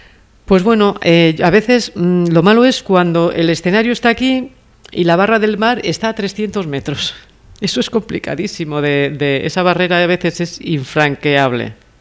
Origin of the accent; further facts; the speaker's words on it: Castile, Spain; also born or lived in Cantabria; Y no nací en Cantabria. Yo nací en Castilla. Nací en Castilla porque... Bueno, pues porque en aquellos años, pues mis padres, al igual que muchos otros, tenían que marchar de su lugar de origen porque no había para todos